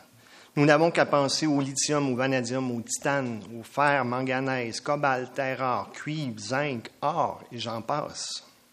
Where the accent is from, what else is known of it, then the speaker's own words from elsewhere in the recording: Chibougamau, Quebec, Canada; Je me présente … je suis natif de Chibougamau.